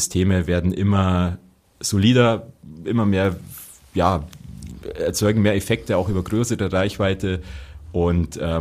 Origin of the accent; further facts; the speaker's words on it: Berchtesgaden, Bavaria, Germany; Ich bin gebürtig da in Berchtesgaden aufgewachsen, da war es schon eine Weltreise, wenn man irgendwie mal 10 Kilometer außerhalb des Ortes ist.